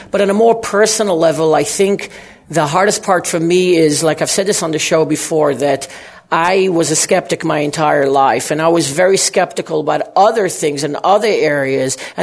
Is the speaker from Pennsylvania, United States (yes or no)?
no; New York City, New York, United States; born there; I was born in New York City, and I haven't been to the Statue of Liberty.